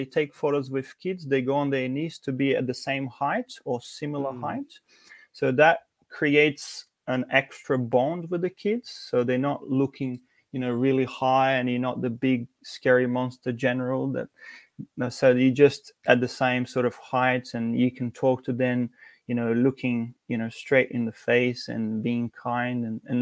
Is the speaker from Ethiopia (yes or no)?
no; Brazil; that's where I started, back in Brazil, my home country, our home country.